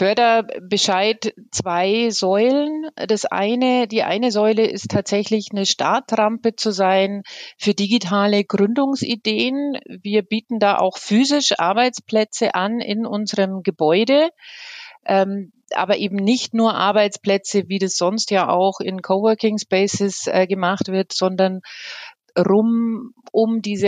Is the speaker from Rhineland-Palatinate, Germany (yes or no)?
no; Bavaria, Germany; ich bin ja auch nicht gebürtige Allgäuerin. Also ich komme ja nicht daher. Ich komme aus einer anderen Provinz, aus Niederbayern.